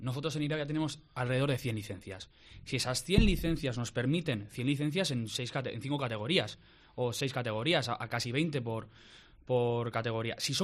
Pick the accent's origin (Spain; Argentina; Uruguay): Spain; Catalonia; Yo soy catalán y jugaba contra Navarra.